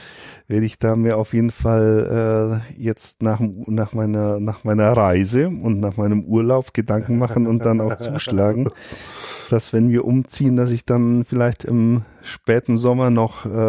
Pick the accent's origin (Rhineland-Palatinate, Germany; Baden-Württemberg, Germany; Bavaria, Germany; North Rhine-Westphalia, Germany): Bavaria, Germany; Kruzell; also born or lived in Kempten; Also wir haben ja als Kind in Kruzell gewohnt und in Kempten haben meine Eltern gearbeitet.